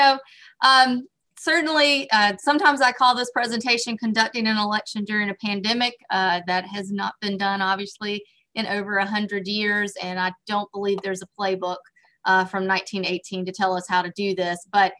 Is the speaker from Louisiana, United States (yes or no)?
no; Duplin County, North Carolina, United States; I was born and raised in Duplin County. So with a father who was an economic development director for 24 years.